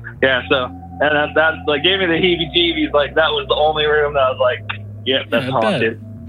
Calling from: Utah, United States; from Central Utah.

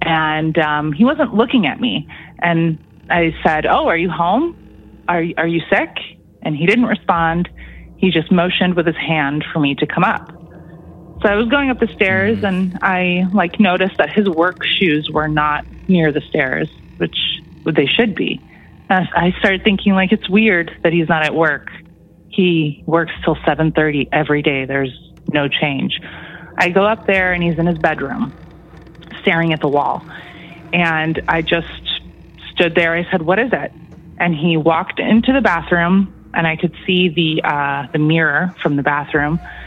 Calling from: Toronto, Ontario, Canada; I'm calling from Toronto.

